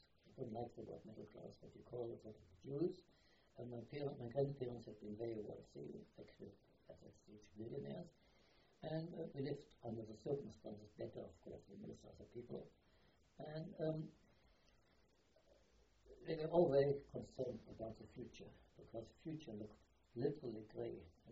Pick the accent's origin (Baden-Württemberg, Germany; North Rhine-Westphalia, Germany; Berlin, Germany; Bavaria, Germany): Berlin, Germany; English is a second language; I was born in Berlin on the 1st of March 1918, and before that I was brought up in a middle-class home in Western Berlin.